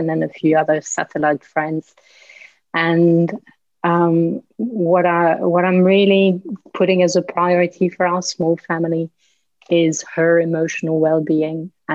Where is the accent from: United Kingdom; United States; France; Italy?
France; Brittany; English is a second language; I grew up in Brittany. I grew up in a part of the world that has a very similar climate to England.